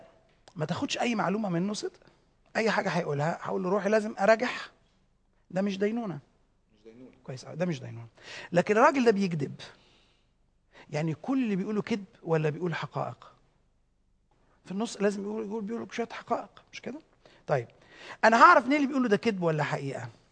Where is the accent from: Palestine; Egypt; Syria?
Egypt; طبعا احنا عندنا مصريين المتهم مدان الى ان تثبت براءته.